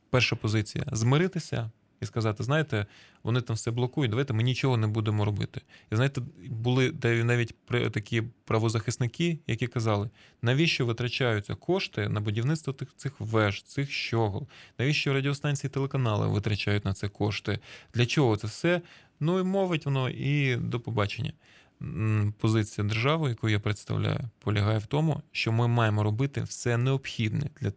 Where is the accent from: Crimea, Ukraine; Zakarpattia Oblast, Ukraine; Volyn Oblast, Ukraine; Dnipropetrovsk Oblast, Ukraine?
Crimea, Ukraine; now in Kyiv, Ukraine; я от про це говорю як кримчанин, який в 14-му році переїхав до Києва